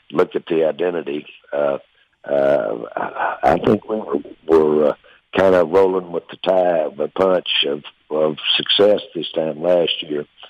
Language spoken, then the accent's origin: English; Arkansas, United States; And we had a great state fair in where I grew up in Central Arkansas.